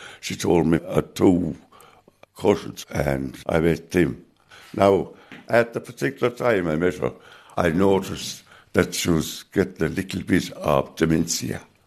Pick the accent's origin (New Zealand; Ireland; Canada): Ireland; Kilcairden; My mother, God rest her, I took her to my hometown to be buried in Kilcairden.